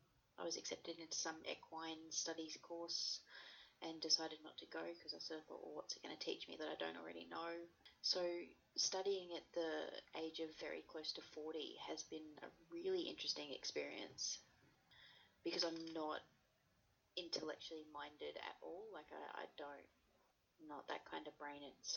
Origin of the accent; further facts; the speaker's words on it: Brisbane, Queensland, Australia; I was born in Brisbane, Queensland, and I've always stayed around this sort of little bubble. I've just never really had cause to leave.